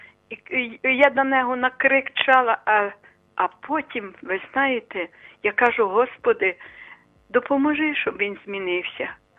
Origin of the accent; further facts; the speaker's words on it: Lviv Oblast, Ukraine; бо я з Бродівщини